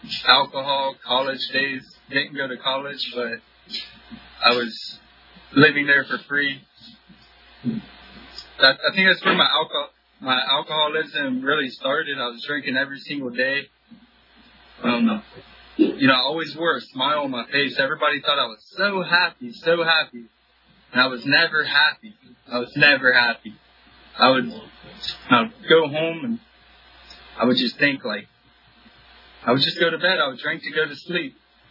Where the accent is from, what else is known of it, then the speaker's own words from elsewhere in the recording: West Virginia, United States; I'm from West Virginia. I've been struggling with addictions probably since I've been 12 years old.